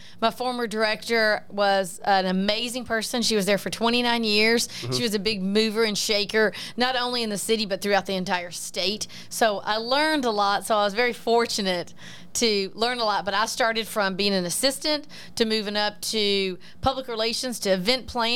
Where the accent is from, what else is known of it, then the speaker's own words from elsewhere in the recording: Alabama, United States; accent: southern twang; also born or lived in Ocean Springs, Mississippi; He followed his brother throughout Alabama, which is kind of why I can't lose my southern twang. So we lived in North Alabama growing up